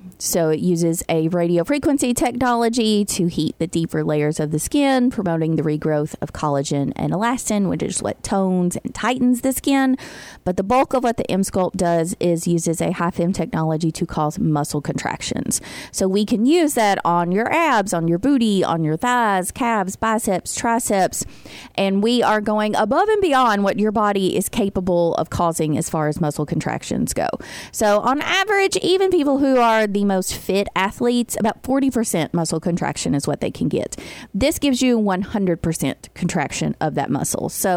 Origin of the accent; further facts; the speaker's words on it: Kentucky, United States; I'm from Kentucky. And they're like, oh, what part? And I was like, do you know where Bowling Green is, where they make the Corvettes? And they're like, oh, yeah, I know where that is. I was like, I'm like 30 minutes from there.